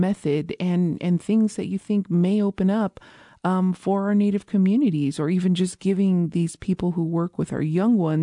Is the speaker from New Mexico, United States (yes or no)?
yes; Isleta Pueblo, New Mexico, United States; from Isleta Pueblo